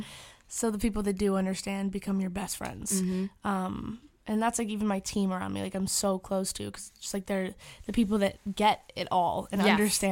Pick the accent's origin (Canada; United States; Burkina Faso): Canada; I'm Canadian